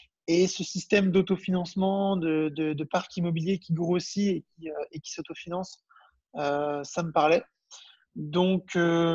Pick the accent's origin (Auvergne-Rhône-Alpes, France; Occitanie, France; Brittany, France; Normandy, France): Brittany, France; j'ai 25 ans, donc j'ai eu 25 ans récemment. Je suis originaire de Bretagne. Donc je travaillais sur Paris et maintenant je suis revenu en Bretagne. Je suis revenu m'installer ici